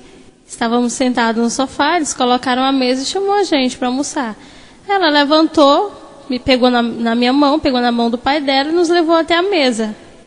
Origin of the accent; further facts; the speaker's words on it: Formosa, Goiás, Brazil; Eu sou de Formosa, que é uma cidade a 80 quilômetros de Brasília, fica em Goiás, então eu sou goiana, né?